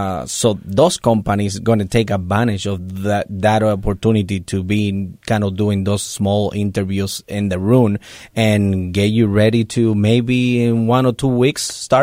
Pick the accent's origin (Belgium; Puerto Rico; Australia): Puerto Rico; now in United States; I'm from Puerto Rico